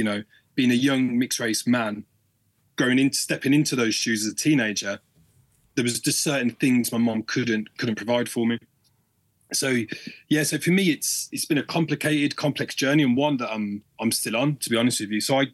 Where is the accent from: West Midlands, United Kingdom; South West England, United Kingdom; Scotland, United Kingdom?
West Midlands, United Kingdom; Birmingham; I was brought up in Birmingham in a multicultural environment, you know, very mixed friends